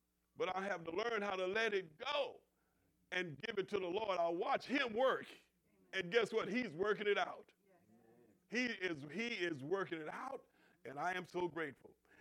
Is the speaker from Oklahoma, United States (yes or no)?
yes; Oklahoma, United States; growing up in Oklahoma, you know, my mother raised us and my dad was nowhere around.